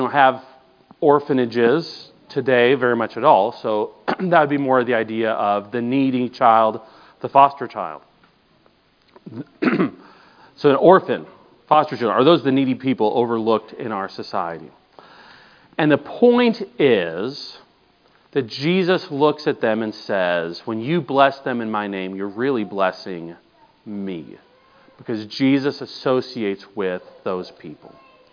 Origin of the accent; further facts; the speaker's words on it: Maple Grove, Minnesota, United States; Just like I'm from Maple Grove, Minnesota, and if I were to run into someone from Maple Grove, Minnesota, I'd say, hey, that's cool.